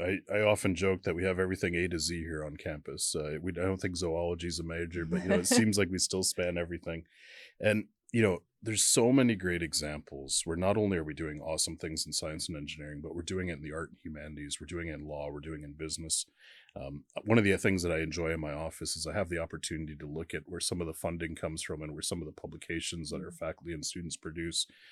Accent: Midwest, United States; I grew up in the Midwest.

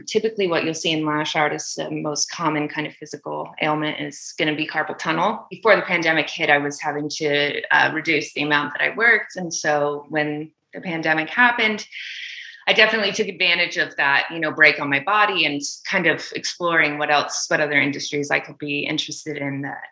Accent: Kalispell, Montana, United States; Yeah, so northern Montana. It's called Kalispell.

